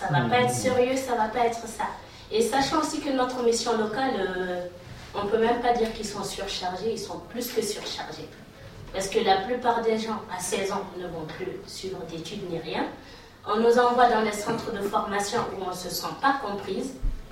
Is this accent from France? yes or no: yes; Grigny, Île-de-France, France; je viens de Grigny, de l'Essonne, d'un quartier assez sensible que beaucoup de gens connaissent.